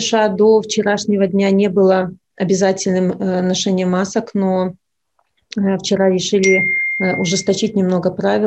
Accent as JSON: {"language": "Russian", "country": "Belarus", "said": "гордость, что это мы, белорусы, настолько поразили мир своей борьбой"}